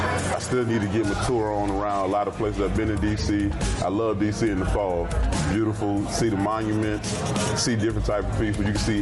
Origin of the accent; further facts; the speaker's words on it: Miami, Florida, United States; It was great growing up in Miami. Had a lot of different experiences. Had the city life.